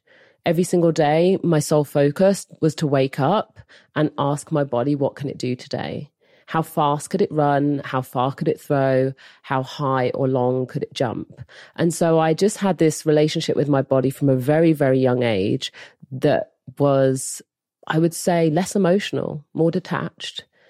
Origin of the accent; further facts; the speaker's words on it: England, United Kingdom; I'm a British Olympian.